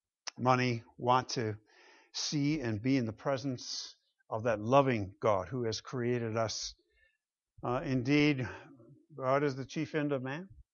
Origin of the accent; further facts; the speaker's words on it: Michigan, United States; I come from the Great Lakes State, Michigan.